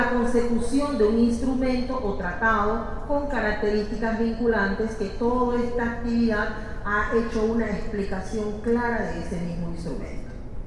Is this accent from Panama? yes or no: yes; Panama; por lo menos yo soy de Panamá y no es algo que pasa